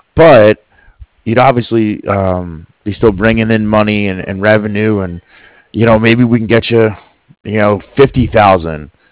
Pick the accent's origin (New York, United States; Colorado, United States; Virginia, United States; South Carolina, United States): Virginia, United States; Culpeper; born there; Yeah, I was born up in Culpeper. You probably don't even know where that is, but it's out in the sticks.